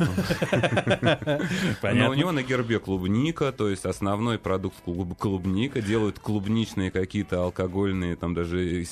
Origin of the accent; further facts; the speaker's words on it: Vidnoye, Moscow Oblast, Russia; Не, в Видном я жил уже где-то там с какого-то возраста, а родился я в Москве